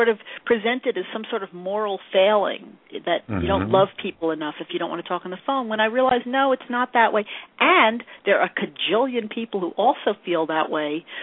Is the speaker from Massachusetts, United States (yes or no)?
no; New York City, New York, United States; now in Texas, United States; By the way, I moved from New York City to Texas. So for me, New York City is let it all hang out.